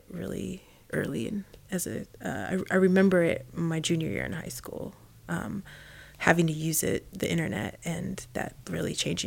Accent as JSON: {"language": "English", "region": "Indiana", "country": "United States", "tie": "born or raised there", "said": "I grew up in Indiana and I was one of four families of color."}